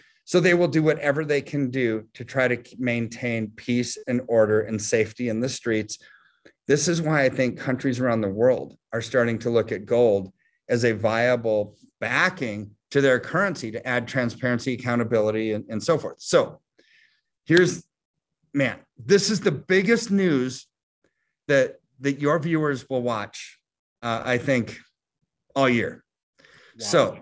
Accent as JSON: {"language": "English", "country": "United States", "said": "I hate to say it because I'm American and I want the dollar to be strong"}